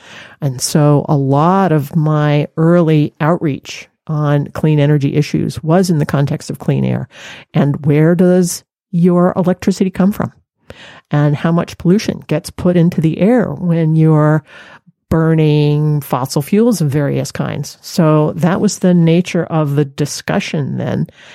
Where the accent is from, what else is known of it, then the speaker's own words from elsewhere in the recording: Maine, United States; particularly in my home state of Maine, where I was working at the time